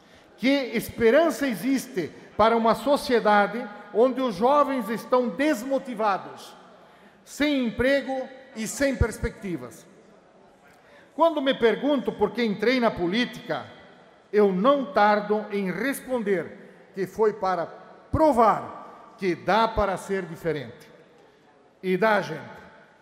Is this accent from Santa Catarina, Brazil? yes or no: yes; Corupá, Santa Catarina, Brazil; born there; sou um homem de origem simples, como a grande maioria dos catarinenses. Sou filho de agricultores e desde cedo sei a dificuldade que é ter que plantar para comer. Nasci em Corupá, na divisa com Jaraguá do Sul.